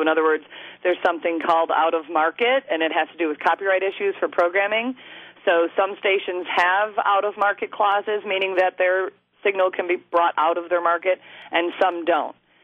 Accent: Syracuse, New York, United States; I'm from Syracuse, so we're all from small towns

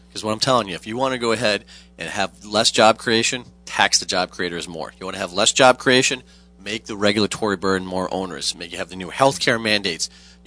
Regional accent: United States; Look, I grew up in a small town and, you know, not very, you know, humble beginnings, and just being American was a tremendous advantage.

